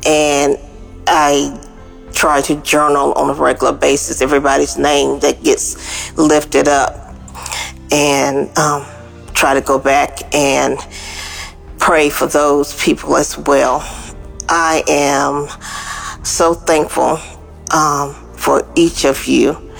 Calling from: Alabama, United States; I'm calling from Alabama.

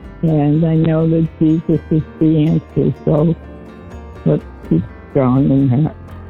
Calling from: California, United States; also born or lived in Colorado, United States / Hawaii, United States; I'm calling from Northern California. I used to be in Colorado and Hawaii

